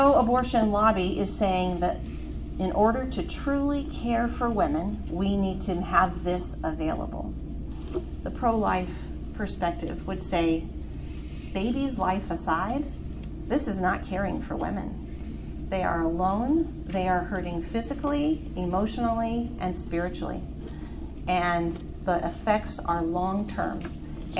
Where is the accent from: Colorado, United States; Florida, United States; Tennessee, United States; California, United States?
Colorado, United States; Colorado, of all places, my home state, they're crazy.